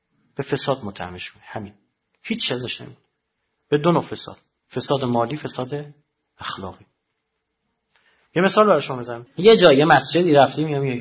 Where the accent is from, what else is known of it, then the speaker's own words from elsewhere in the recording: Iran; ما ایرانیم خوب نمیتونیم تلفظ بکنیم